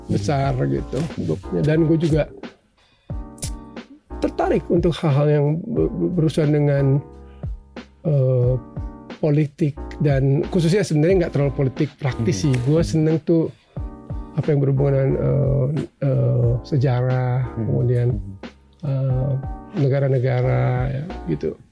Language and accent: Indonesian; Indonesia; born there; Karena gue hidup di sini, gue hidup di Indonesia, gue lahir di Indonesia, gue bekerja di Indonesia